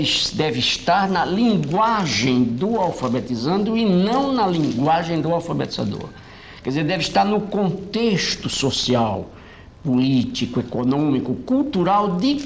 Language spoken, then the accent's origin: Portuguese; Northeast Region, Brazil; A água morna do mar no Nordeste brasileiro, que é de onde eu venho